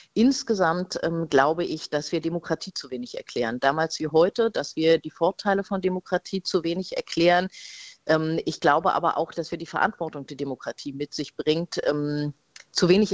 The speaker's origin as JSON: {"language": "German", "region": "Berlin", "country": "Germany", "said": "Ich würde sagen, ich bin in erster Linie Berlinerin, aber in zweiter Linie würde ich tatsächlich auch sagen, ich bin Deutsche."}